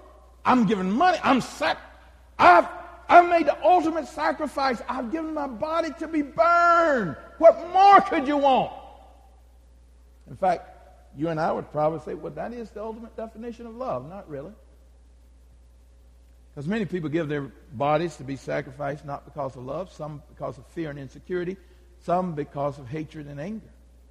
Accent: Kissimmee, Florida, United States; born there; I was born in a segregated South. I was born in Kissimmee, Florida, before Disney World got there. Call it Cowtown.

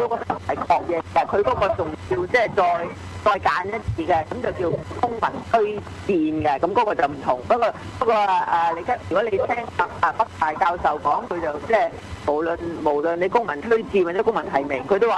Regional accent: Hong Kong; 我哋香港人食一個咁差嘅一個做法咯

